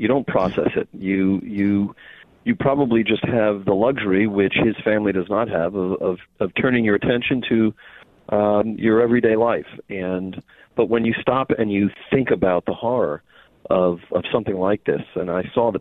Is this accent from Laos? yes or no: no; New York, United States; Well, certainly as a New Yorker